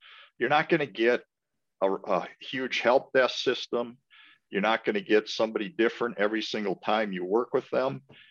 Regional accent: New Prague, Minnesota, United States; Yeah, so I was born and raised in New Prague, Minnesota. So I'm a local kid.

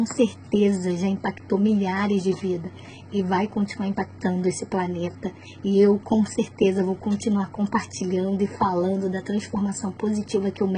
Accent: Rio de Janeiro, Brazil; eu tenho 39 anos, sou do Rio de Janeiro.

